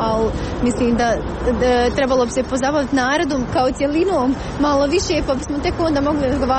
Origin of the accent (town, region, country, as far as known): Bosnia & Herzegovina